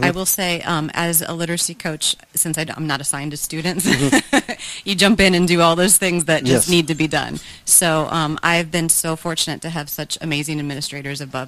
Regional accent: Wapakoneta, Ohio, United States; now in St. Marys, United States; And I'm currently living in St. Mary's, and I'm originally from Wapakoneta, so okay. Started around this area.

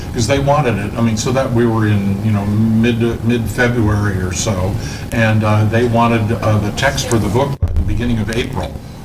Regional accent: Cincinnati, Ohio, United States; I'm from Cincinnati, a journalist there.

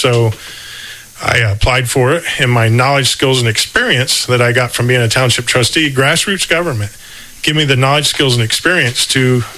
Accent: Rockford, Ohio, United States; I was born right here in Mercer County. Actually, was born and resided up in the Rockford area for a while.

